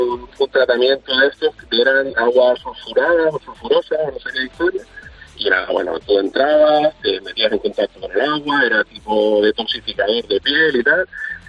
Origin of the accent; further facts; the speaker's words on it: Canary Islands, Spain; yo soy de Gran Canaria, de un barrio pequeñito de allí